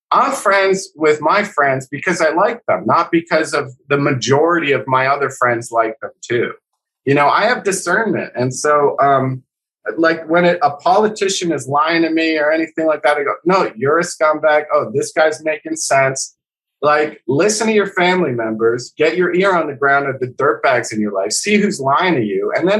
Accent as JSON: {"language": "English", "region": "New Jersey", "country": "United States", "said": "I'm from Jersey."}